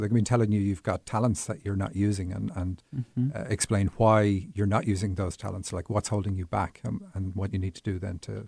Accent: Dublin, Leinster, Ireland; moved away as an adult; now in Seattle, United States; I was born in Dublin, Ireland, and grew up there. So I did come to the States for 5 years when I was 19. Went back with an American wife and kids.

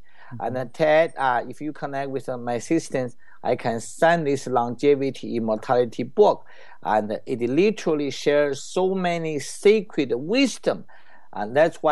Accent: China; I come from China

